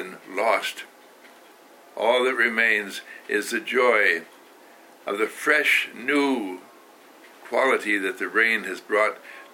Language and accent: English; Wauwatosa, Wisconsin, United States; I was brought up in Waltosa, Wisconsin, that's by Milwaukee.